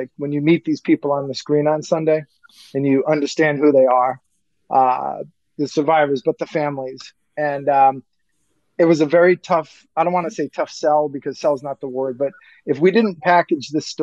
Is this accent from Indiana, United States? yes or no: no; Rhode Island, United States; And I'm from Rhode Island. So those two things melding together were really interesting. When I moved back to Rhode Island, I had a one-year-old and a three-year-old little girl.